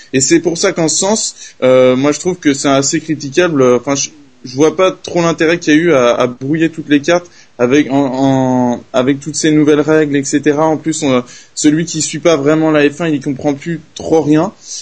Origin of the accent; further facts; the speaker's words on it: France; Bah en fait déjà, je ne suis pas américain, donc je suis français.